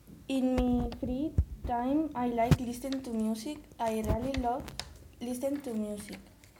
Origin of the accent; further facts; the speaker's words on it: Barcelona, Catalonia, Spain; English is a second language; I am 12 years old. I'm from Barcelona. I live in Roquetas.